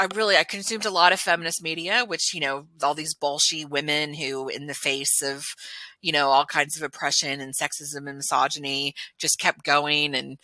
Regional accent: Texas, United States; I was born and raised in Texas in the United States, and I am I'm an only child of two well-educated, white, Catholic, upper middle class parents.

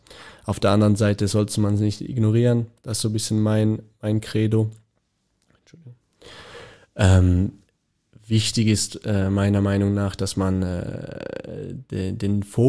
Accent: Switzerland; now in Germany; auch so als Schweizer ist die deutsche Mentalität schon näher als der Süden, würde ich jetzt sagen.

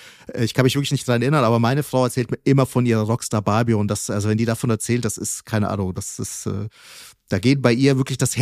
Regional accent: Fürth, Bavaria, Germany; Ich bin auch Großteil in Fürth auch aufgewachsen.

